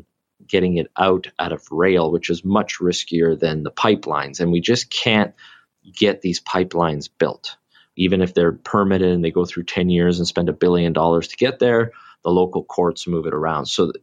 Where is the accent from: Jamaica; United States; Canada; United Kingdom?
Canada; because I'm Canadian and naturally we you know, you're always focused on things that are happening in your own country